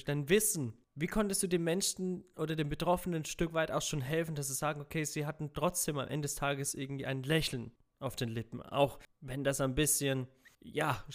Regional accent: Freiburg, Baden-Württemberg, Germany; ich komme halt jetzt nicht aus der Ecke Hamburg, sondern ich komme halt eher aus der Ecke Freiburg.

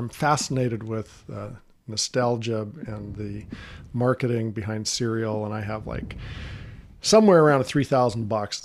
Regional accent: Canada; my interest was hockey, because I'm Canadian.

